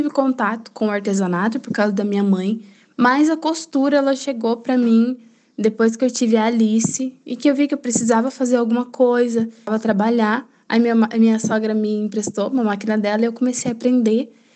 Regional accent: Itapeva, São Paulo, Brazil; born there; now in Rio Verde, Brazil; tenho 27 anos, eu moro na cidade de Rio Verde, Goiás, vai fazer 4 anos, mas eu nasci no interior de São Paulo, numa cidade chamada Itapeva.

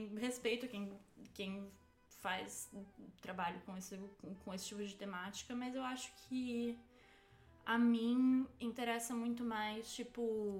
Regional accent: São Paulo, Brazil; o lugar onde eu cresci no Brasil, tipo, uma cidade pequena no interior de São Paulo, que é, enfim, afluente, né, e que tem muito condomínio fechado

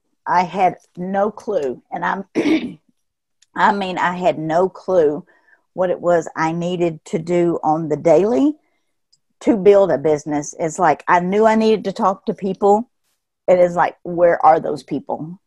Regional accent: Kentucky, United States; I am from Kentucky. I've lived here most of my life.

